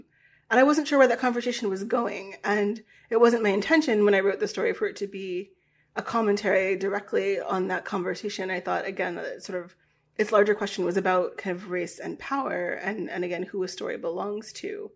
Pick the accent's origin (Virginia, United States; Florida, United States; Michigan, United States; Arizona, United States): Virginia, United States; I grew up in Virginia. I went to a high school named after a Confederate general.